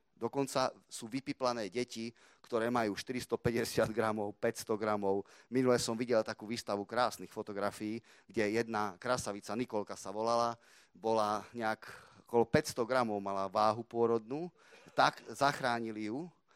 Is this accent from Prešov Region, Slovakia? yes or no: no; Košice, Košice Region, Slovakia; ja som rodený Košičan. Čiže tu som doma.